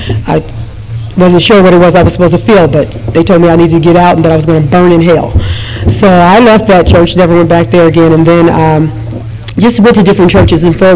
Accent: Ohio, United States; I was born and raised Catholic in Ohio

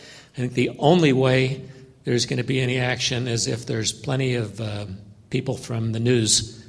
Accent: St. George, Utah, United States; from St. George. As a longtime religious skeptic

